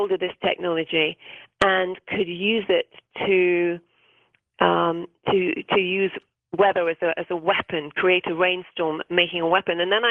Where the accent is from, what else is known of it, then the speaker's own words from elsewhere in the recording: Wales, United Kingdom; I grew up in South Wales, and I had a dream, which was to be a writer.